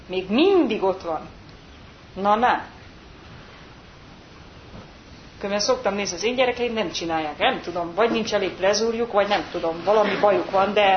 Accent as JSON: {"language": "Hungarian", "region": "Budapest", "country": "Hungary", "tie": "born or raised there", "said": "hát bár pesti gyerek vagyok"}